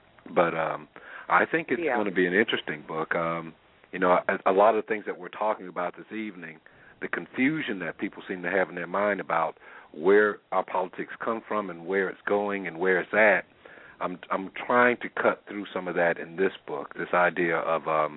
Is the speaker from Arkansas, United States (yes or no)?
no; South Carolina, United States; of course he doesn't have the same experience that you had growing up in Boston or I had growing up in South Carolina.